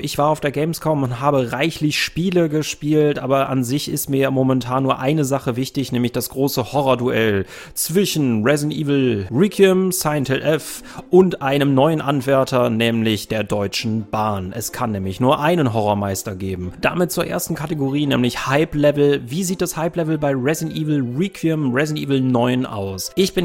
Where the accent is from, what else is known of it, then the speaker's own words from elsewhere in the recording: Germany; Ich habe manchmal so das Gefühl, wir als Deutsche, als Charakterklasse, die Person, die in Deutschland eben lebt, diese Charakterklasse hat einen Nachteil.